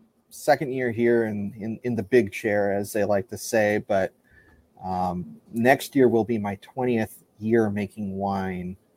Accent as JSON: {"language": "English", "region": "California", "country": "United States", "tie": "born or raised there", "said": "I grew up in California and I went to Napa Valley for my 21st birthday."}